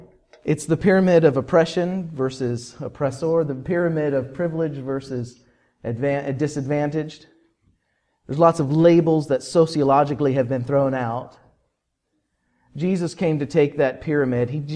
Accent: West Virginia, United States; Yeah. I'm from West Virginia.

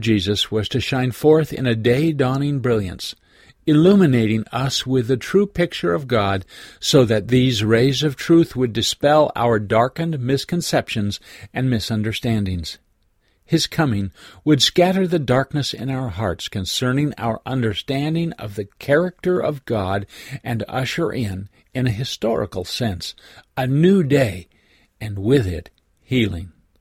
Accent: West Virginia, United States; I grew up in West Virginia and can remember being up in the morning watching those first beams of light cresting over the mountains

